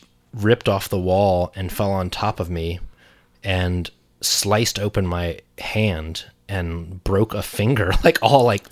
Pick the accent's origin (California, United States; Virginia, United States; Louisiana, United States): Virginia, United States; Virginia Beach; I grew up in Virginia Beach, but this was in Nag's Head.